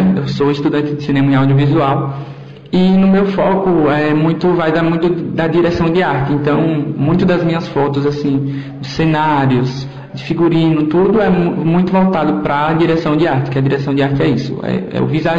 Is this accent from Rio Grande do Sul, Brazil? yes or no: no; Campo Formoso, Bahia, Brazil; sou de Campo Formoso, Bahia. E sempre gosto de mostrar mesmo as minhas origens.